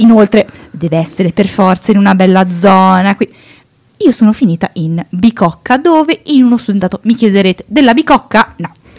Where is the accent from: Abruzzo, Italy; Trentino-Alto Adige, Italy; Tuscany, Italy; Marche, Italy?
Trentino-Alto Adige, Italy; Rovereto; Ad esempio io vengo